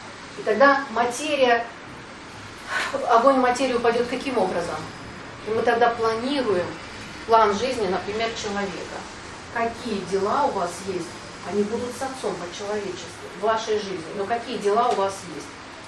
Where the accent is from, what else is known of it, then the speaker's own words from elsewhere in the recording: Sochi, Krasnodar Krai, Russia; Я говорю, ну, я из Сочи.